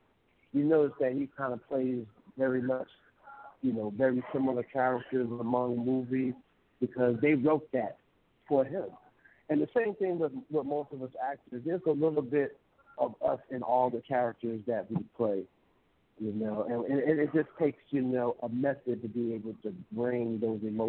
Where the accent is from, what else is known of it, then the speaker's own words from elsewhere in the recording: Newark, New Jersey, United States; But, you know, I was born and raised in Newark